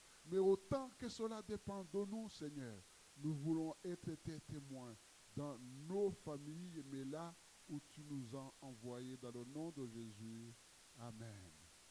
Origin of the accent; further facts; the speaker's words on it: Brittany, France; si vous allez en Bretagne, parce que je viens de Bretagne